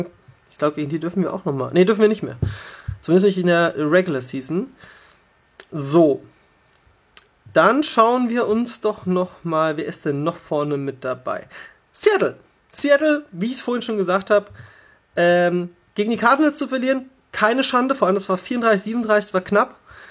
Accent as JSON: {"language": "German", "town": "Hanover", "region": "Lower Saxony", "country": "Germany", "tie": "born there", "said": "das muss ich als gebürtiger Hannoveraner zugeben"}